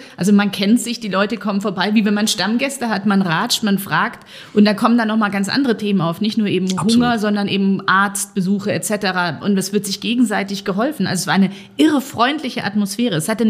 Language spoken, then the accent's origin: German; Munich, Bavaria, Germany; born there; ich bin geborene Münchnerin